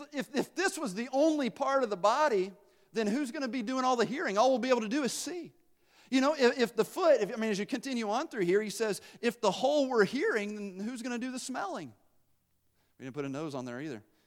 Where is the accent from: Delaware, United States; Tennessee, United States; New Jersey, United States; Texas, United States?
Tennessee, United States; I was from Tennessee. I didn't know what excessive meant, but she kept saying it.